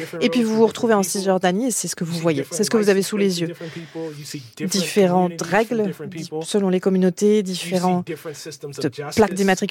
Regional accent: United States; en tant qu'Américain, qu'on finance un système d'apartheid

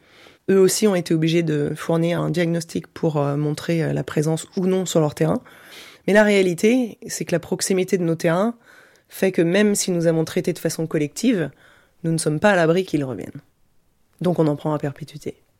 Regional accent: France; chez nous en France.

